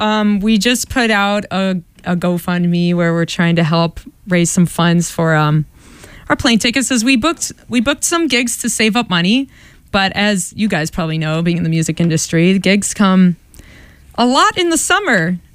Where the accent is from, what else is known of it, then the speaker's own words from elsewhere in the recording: Detroit, Michigan, United States; now in Boston, United States; You know, we're from Detroit. They miss the crap out of us. And they're probably tuning in right now. Hello. Yeah, so we miss them a lot being out here in Boston.